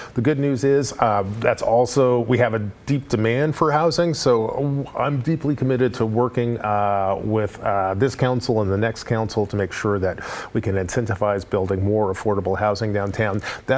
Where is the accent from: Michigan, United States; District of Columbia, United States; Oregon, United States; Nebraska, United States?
Oregon, United States; Portland; I grew up in Portland at a time when we were on the cutting edge of just amazing urban policy